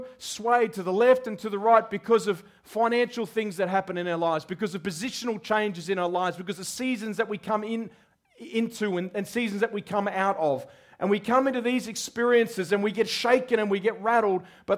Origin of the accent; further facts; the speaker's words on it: Albury, New South Wales, Australia; moved away as an adult; also born or lived in Wodonga; I grew up in the region. As a young man, I grew up in Albury, Wodonga, in that whole part of the world. And then at 19, I couldn't wait to get out of there.